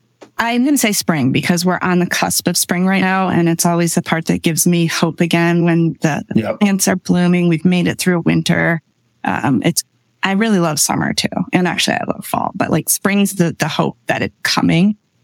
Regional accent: Michigan, United States; And I'm from Michigan, where there's a lot of Dutch people.

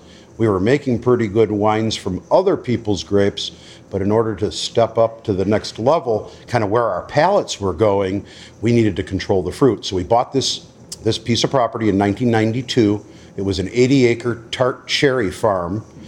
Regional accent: Cleveland, Ohio, United States; I'm originally from Cleveland, Ohio.

